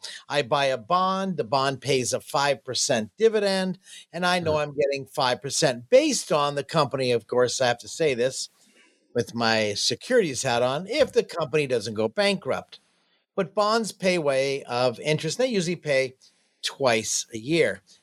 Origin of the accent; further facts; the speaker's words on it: Jacksonville, Florida, United States